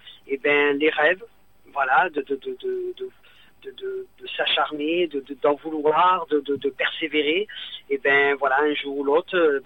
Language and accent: French; Boulogne-sur-Mer, Hauts-de-France, France; Non, je suis normand. Je suis normand, mais avec le sang du Nord.